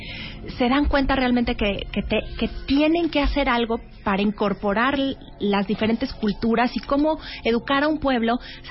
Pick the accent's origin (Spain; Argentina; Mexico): Mexico; yo creo como mexicanos que podemos ir sumando a nuestras tradiciones